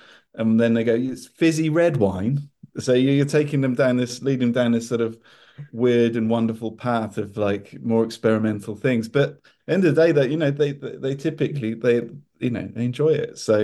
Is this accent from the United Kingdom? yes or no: yes; Wales, United Kingdom; I think so. I mean, I guess like we're Welsh, which probably makes us a little bit different.